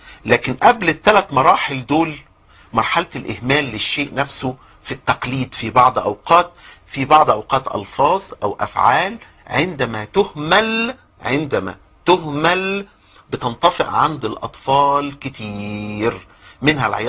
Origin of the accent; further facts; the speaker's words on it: Egypt; عندنا في مصر مجموعة من الاساتذة العظام اللي موجودين في الطب النفسي